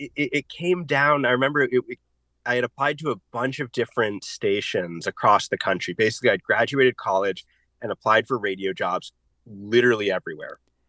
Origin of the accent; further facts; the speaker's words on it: Maine, United States; I'm from Maine.